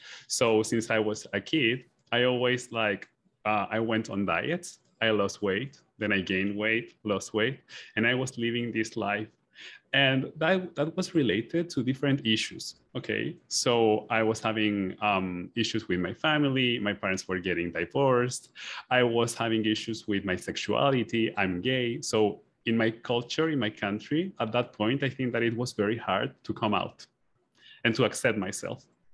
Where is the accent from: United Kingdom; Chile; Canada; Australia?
Chile; English is a second language; now in United States; I came from Chile. Now I'm in the States.